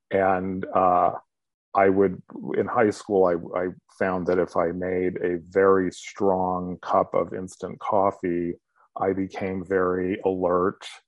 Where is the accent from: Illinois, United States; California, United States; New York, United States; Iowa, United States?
California, United States; I grew up in Southern California. Two parents, one younger brother.